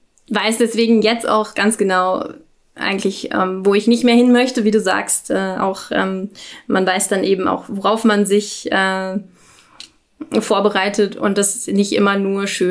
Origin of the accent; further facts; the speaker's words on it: Berlin, Germany; ich komme aus Berlin